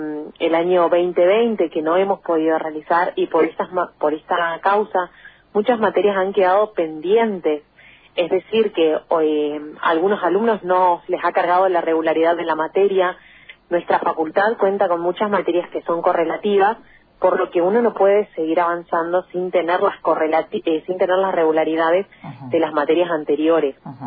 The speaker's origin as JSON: {"language": "Spanish", "town": "Eldorado", "region": "Misiones", "country": "Argentina", "said": "Yo soy del interior y del Dorado Misiones hoy"}